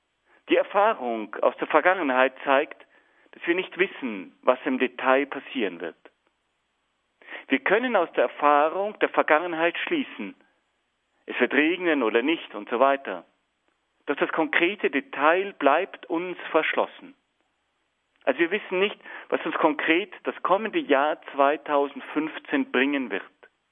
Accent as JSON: {"language": "German", "region": "Bavaria", "country": "Germany", "said": "in dem wir uns als Deutsche, als Bayern viel fühlen dürfen."}